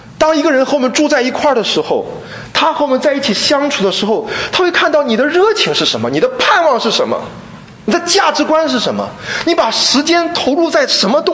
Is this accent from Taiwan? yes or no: no; China; 因为大家都知道我们中国人是比较在乎养生的